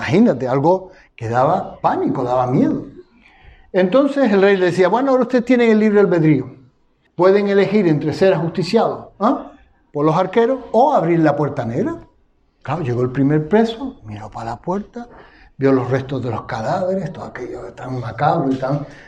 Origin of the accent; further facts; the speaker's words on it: Canary Islands, Spain; Como somos los canarios.